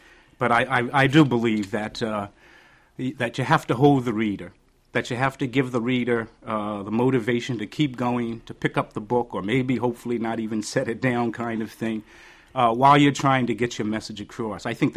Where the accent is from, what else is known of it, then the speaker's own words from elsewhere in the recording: New Haven, Connecticut, United States; I grew up in New Haven, Connecticut, and I used the library down there quite frequently as a kid.